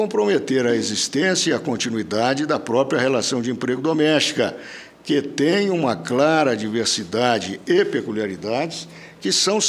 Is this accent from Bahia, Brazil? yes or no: no; Minas Gerais, Brazil; silenciosamente, como bom mineiro.